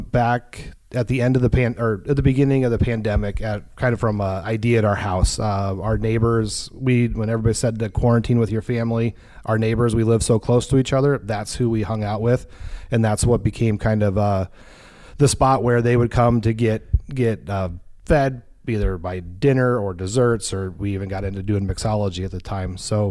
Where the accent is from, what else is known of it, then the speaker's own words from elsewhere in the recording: Omaha, Nebraska, United States; now in Sioux City, United States; I went to Scott Catholic, so the west side of town.